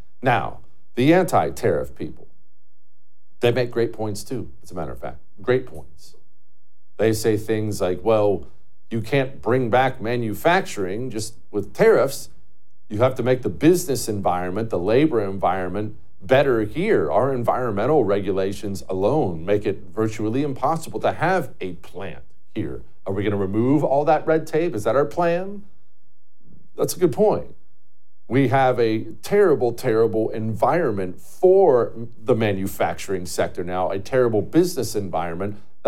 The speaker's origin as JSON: {"language": "English", "town": "Toronto", "region": "Ohio", "country": "United States", "tie": "born or raised there", "said": "It was a power plant in where I grew up in Toronto, Ohio, but it was the same thing."}